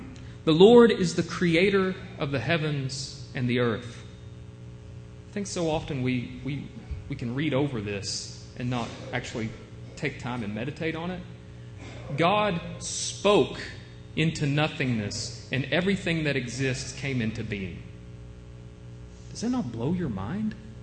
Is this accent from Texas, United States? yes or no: no; Kentucky, United States; See, I'm from Eastern Kentucky. I'm from this little place called McCrary County. Most of you have probably never heard of it. It's right on the state line of Tennessee.